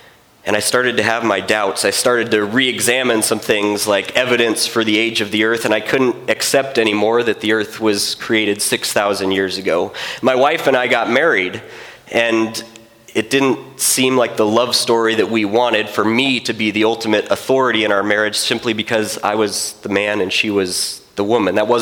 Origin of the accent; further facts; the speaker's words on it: Belfair, Washington, United States; I was raised here in Belfair, Washington. I grew up out by Panther Lake on about 8 acres out there. And then when I was in high school, my parents moved into Lakeland Village.